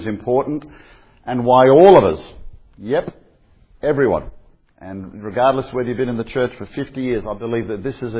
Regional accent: Australia; I've got a deep southern accent because I'm from Australia.

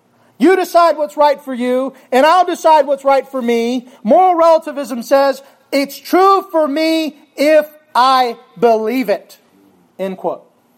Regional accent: the South, United States; I'm from the South, and I love sweet tea.

